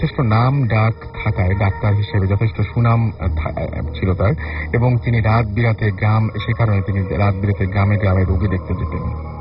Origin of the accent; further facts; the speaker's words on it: Bagerhat, Khulna Division, Bangladesh; আমার বাড়ি বাগেরহাট সদরে অবস্থিত